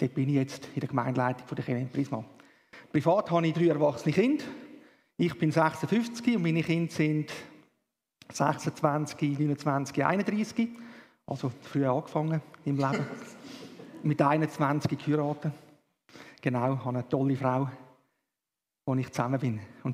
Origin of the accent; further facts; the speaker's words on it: Rapperswil, St. Gallen, Switzerland; Ich bin in Rapperswil aufgewachsen, also geboren und aufgewachsen, immer in der Freien Evangelischen Gemeinde tätig gewesen, heute Kirche im Prisma.